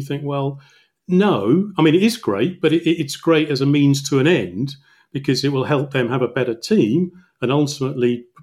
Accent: England, United Kingdom; I mean, I am English and I write primarily around English clubs

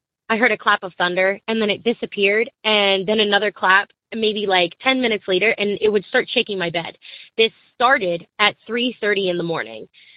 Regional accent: East Coast, United States; I am 25 and from the East Coast of America.

